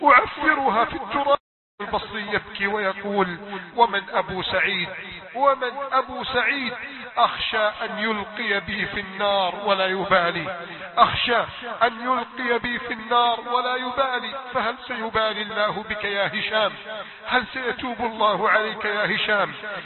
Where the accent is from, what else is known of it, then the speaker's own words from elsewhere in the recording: Egypt; احفظ بلدنا مصر